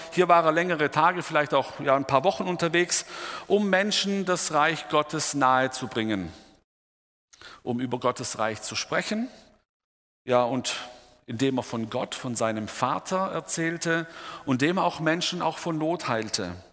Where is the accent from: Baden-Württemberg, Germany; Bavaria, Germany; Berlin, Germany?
Baden-Württemberg, Germany; Besonders bei uns im Süden, der Schwabe, der ist hier ganz heikel.